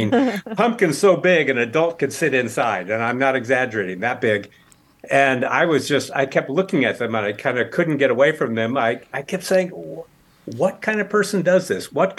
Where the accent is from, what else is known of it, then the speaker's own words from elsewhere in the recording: Indiana, United States; Oh, well, I grew up in Indiana. I like to say I grew up beyond the suburbs in Indianapolis, actually in the corner of one of my grandfather's cornfields.